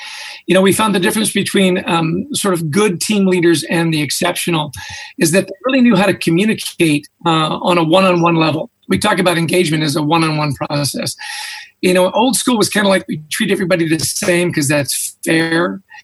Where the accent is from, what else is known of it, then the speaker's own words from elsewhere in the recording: Canada; now in New Jersey, United States; or if I'm a Canadian, it was the process.